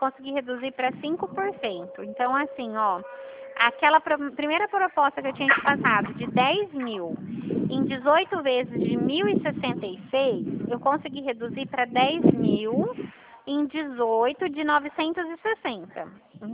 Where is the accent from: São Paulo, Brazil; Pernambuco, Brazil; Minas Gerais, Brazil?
São Paulo, Brazil; Eu sou do estado de São Paulo